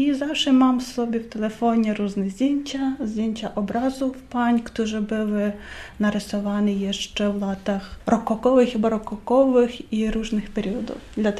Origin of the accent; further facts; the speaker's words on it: Ukraine; Polish is a second language; now in Poland; jestem z Ukrainy. Mieszkam w Polsce około 5 lat.